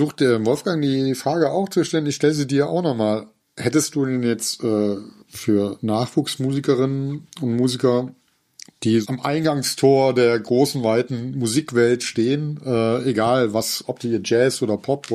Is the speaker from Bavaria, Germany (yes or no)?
no; Erftstadt, North Rhine-Westphalia, Germany; also born or lived in Cologne; ich in der Nähe von meinem Heimatort bin, beziehungsweise ich habe in Köln studiert und ich komme ja aus Erfstadt